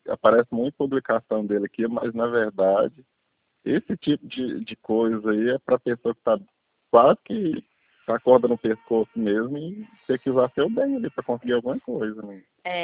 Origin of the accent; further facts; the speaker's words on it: Unaí, Minas Gerais, Brazil; o lote aqui na minha cidade é barato.